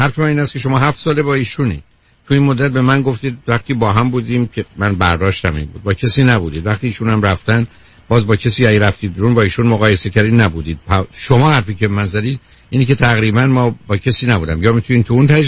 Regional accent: Shiraz, Fars, Iran; یه مختصر آبرویی هم که ما شیرازی ها نداشتیم

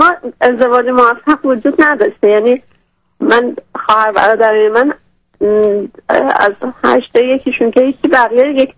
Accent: Iran; moved away as an adult; من الان تقریبا 2 ماهه که از ایران اومدم بیرون

